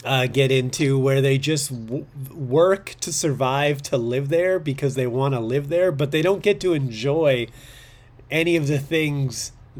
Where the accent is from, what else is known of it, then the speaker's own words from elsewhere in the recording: Long Beach, California, United States; I grew up in Long Beach, and like, I love Long Beach as a city. I liked living there.